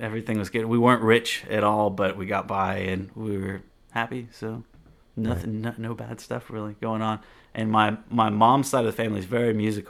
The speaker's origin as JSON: {"language": "English", "town": "Austin", "region": "Texas", "country": "United States", "tie": "born or raised there", "said": "Born and raised South Austin. Moved to North Austin when I was."}